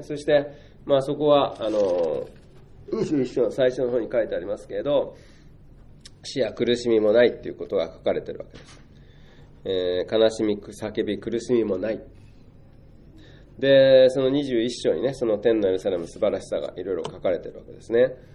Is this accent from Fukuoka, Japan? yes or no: no; Tokyo, Japan; also born or lived in Kobe; 私は神戸で生まれてね、で、まあ、ほとんど東京育ちですけれど、まあ、故郷といえば神戸かなっていう感じもするわけですね。